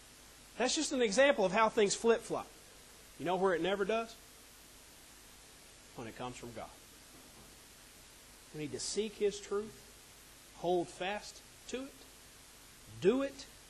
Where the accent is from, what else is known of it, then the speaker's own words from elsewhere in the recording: the South, United States; accent: Southern; Now, I was raised in the South. I don't know if you can hear any Southern in me. You could probably get some of my Southernness the longer you're around me.